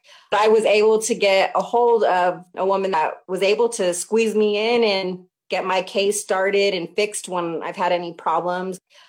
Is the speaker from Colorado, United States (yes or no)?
yes; Greeley, Colorado, United States; born or raised there; now in Denver, United States